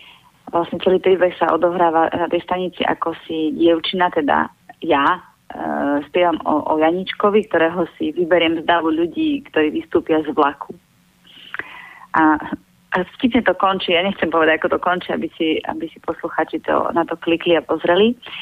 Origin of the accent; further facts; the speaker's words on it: Kysak, Košice Region, Slovakia; lebo ja som z Kisaku a tak som túžila nejako prepojiť ten Kisak s môjim začiatkom